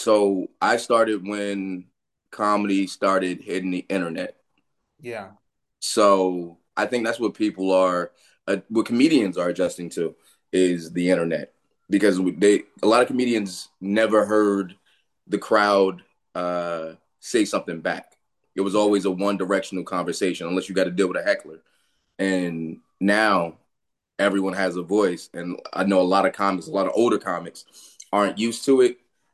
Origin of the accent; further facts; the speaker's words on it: Newark, New Jersey, United States; I work in New York. I live in Jersey. Born and raised in Newark, New Jersey.